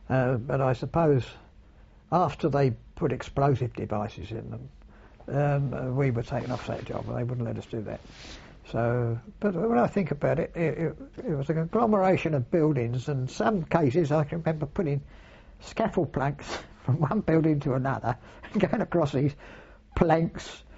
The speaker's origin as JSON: {"language": "English", "town": "Brixton", "region": "London", "country": "United Kingdom", "tie": "born or raised there", "said": "Streatham. I was born in Streatham in South London."}